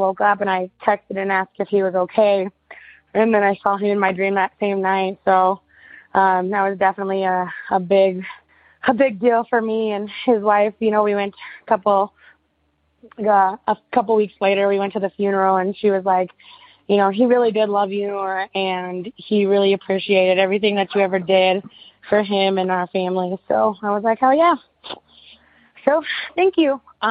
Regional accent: Denver, Colorado, United States; I am from Denver, Colorado.

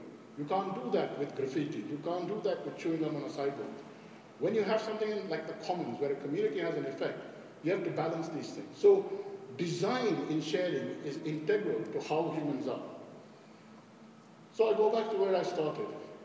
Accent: India; When I was growing up in India, that's how people made food.

